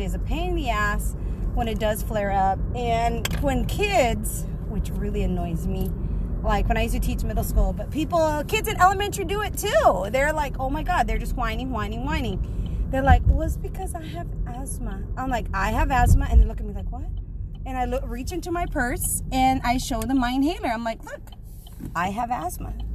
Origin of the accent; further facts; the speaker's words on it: Texas, United States; Anyway, so it should be warming up here in South Texas, guys. I am from South Texas.